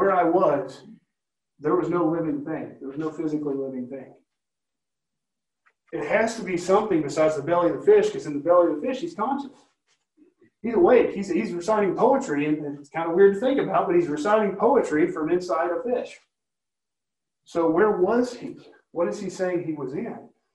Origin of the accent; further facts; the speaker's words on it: New York, United States; accent: New York; But, yeah, I'll leave my New York accent.